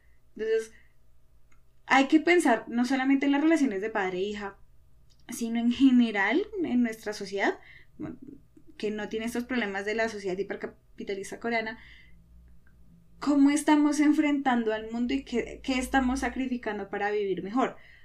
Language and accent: Spanish; Colombia; claro, nosotros como sociedad colombiana nos sacrificamos por nosotros y por nuestra familia